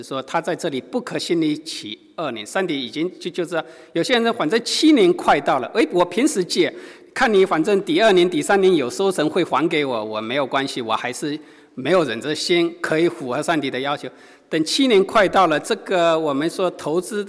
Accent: China; 当然 我们中国人谁是债主

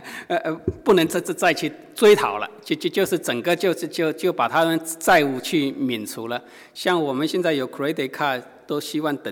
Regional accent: China; 当然 我们中国人谁是债主

